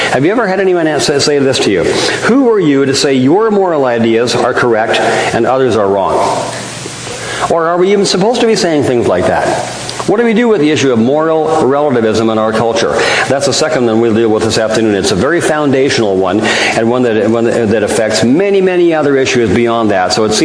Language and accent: English; Alberta, Canada; I was raised in Alberta. They call it sunny Alberta, which I didn't know why they call it there until I moved to Abbotsford, B.C.